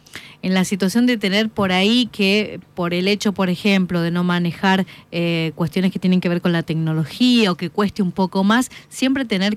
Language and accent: Spanish; Mendoza, Argentina; atendemos como mendocinos a las necesidades que tienen nuestros adultos mayores